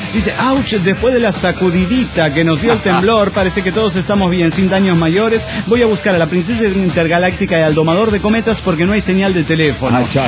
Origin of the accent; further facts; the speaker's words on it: Guerrero, Mexico; de Guerrero, México.